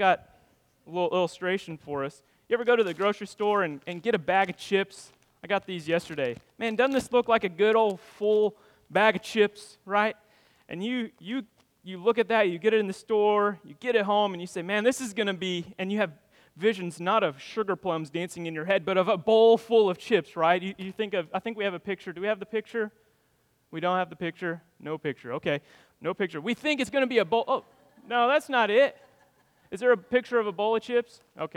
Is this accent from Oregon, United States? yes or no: no; Cobden, Illinois, United States; When I think of obscure, I think of my hometown of Cobden, Illinois. It's like 1,200 people.